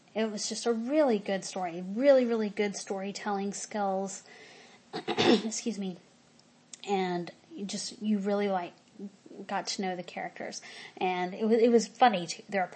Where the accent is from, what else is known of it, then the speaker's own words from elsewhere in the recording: the South, United States; Now, growing up in the South, I ate pimento cheese when I was little.